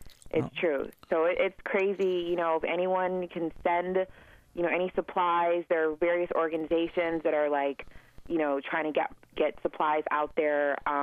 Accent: Nigeria; also born or lived in United States; it comes from my background, like being Nigerian. Like, you know, I also grew up in Nigeria. I was born in the U.S., but I actually grew up in Nigeria.

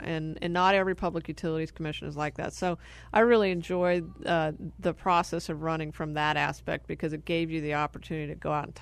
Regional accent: Prescott, Arizona, United States; Well, you know, I was born and raised in Prescott, Arizona, so I'm a native Arizonan from up north. And I went to Prescott High School, came down here to Arizona State University

